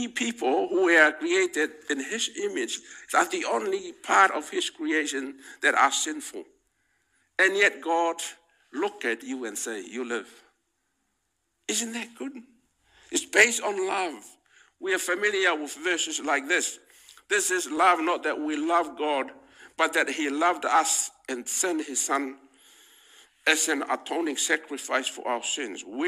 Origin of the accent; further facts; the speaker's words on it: Ireland; You know, I grew up in Ireland